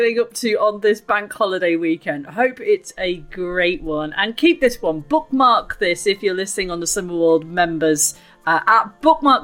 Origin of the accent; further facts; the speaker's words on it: Coventry, West Midlands, United Kingdom; I'm only from Coventry, you see. So yeah, bap as well.